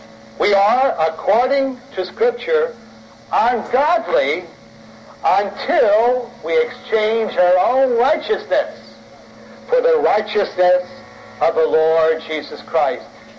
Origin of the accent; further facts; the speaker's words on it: Philadelphia, Pennsylvania, United States; Now, I'm a city slicker. I was raised in Philadelphia.